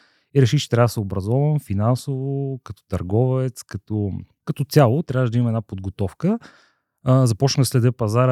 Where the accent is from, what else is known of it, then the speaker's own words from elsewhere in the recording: Kostinbrod, Sofia Province, Bulgaria; now in Sofia, Bulgaria; от Костинброд съм, живея в София, по образование съм инженер, по призвание съм търговец.